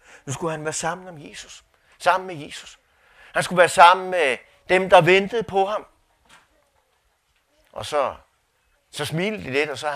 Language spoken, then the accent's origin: Danish; Kastrup, Capital Region of Denmark, Denmark; also born or lived in West Jutland / Hillerød; Jeg er jo født og opvokset ude i Kastrup, ude på Amager.